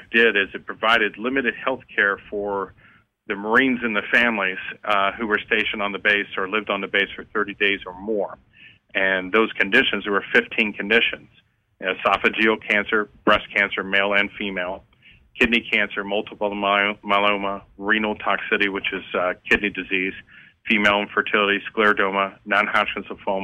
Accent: Winter Haven, Florida, United States; In our case, my father moved to Florida when I was 4, and this is pretty much where I grew up. My hometown's Winter Haven, Florida.

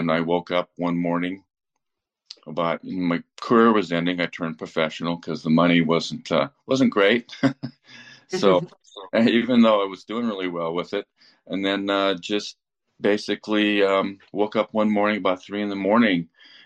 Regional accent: Sierra Nevada, United States; so I grew up in the Sierras, near Lake Tahoe. And my father had a ski school, first ski school in the Sierras, alpine skiing. And I went to a two-room schoolhouse, and I go out my back door, and I was in the forest.

